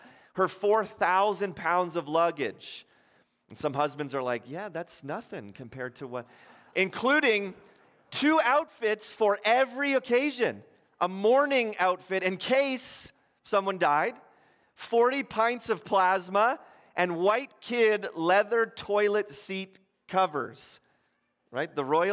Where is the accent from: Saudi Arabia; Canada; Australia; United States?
Canada; Ottawa, Ontario; I grew up in Ottawa